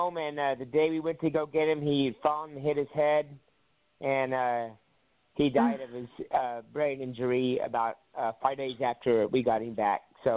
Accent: Hawaii, United States; Yeah, it happened in Pinellas County, but I'm from Hawaii. My parents raised me over there.

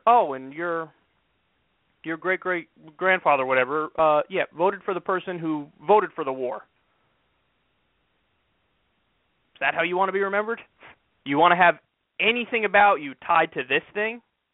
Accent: United States; I'm an American. I'm embarrassed by this.

